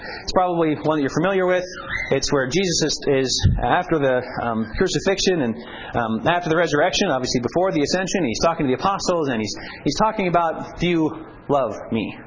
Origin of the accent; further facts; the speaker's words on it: Montana, United States; Okay, yes, we're from Montana.